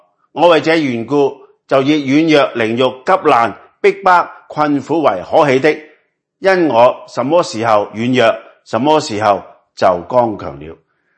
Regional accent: China; 咁当然即係作为中国人，我哋都可以话引以为荣啦

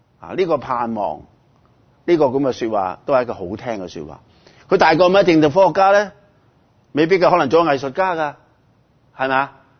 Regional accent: Hong Kong; 现在最近我们香港人很开心了

